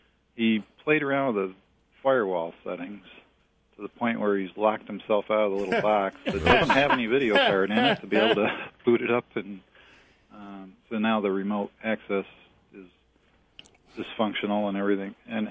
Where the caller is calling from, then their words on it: Greece; English is a second language; From Greece.